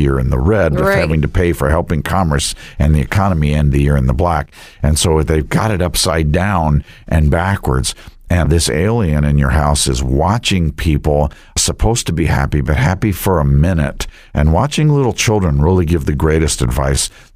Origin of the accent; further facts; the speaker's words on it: New York, United States; We grew up outside of Manhattan, and we would go probably to Macy's, although my brother believes it was Lord & Taylor's.